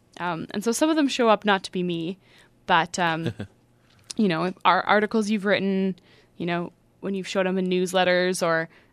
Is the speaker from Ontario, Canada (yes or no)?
no; Victoria, British Columbia, Canada; I'm from Victoria, BC, that I'm 20 years old